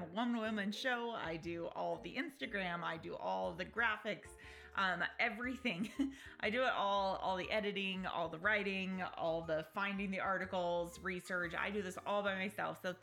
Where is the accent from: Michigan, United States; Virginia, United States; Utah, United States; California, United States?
Utah, United States; Layton; Shout out to Kaysville, Utah. I'm from Layton originally, Utah.